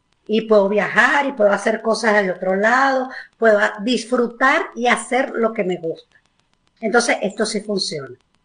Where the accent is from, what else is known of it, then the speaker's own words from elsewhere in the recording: Venezuela; nosotras somos venezolanas y lo que nos están escuchando, mi país ha pasado por múltiples situaciones.